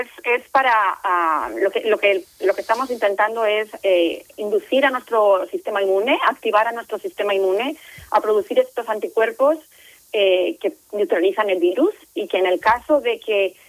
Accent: Potes, Cantabria, Spain; also born or lived in Zaragoza; Yo nací nací en Zaragoza, pero he vivido siempre, he crecido en Potes, en un pueblecito muy pequeño de Cantabria.

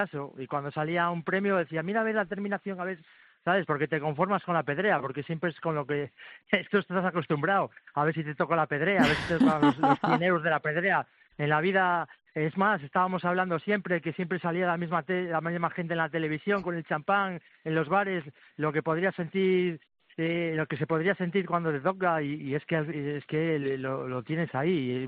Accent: Audanzas del Valle, Castile and León, Spain; soy de Audanzas del Valle, un pueblo que está entre la frontera de León y Zamora.

